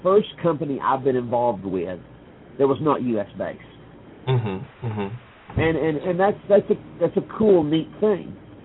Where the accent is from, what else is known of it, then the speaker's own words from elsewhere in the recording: Appalachia, United States; I'm from Appalachia, but my wife mm-hmm. is from Detroit.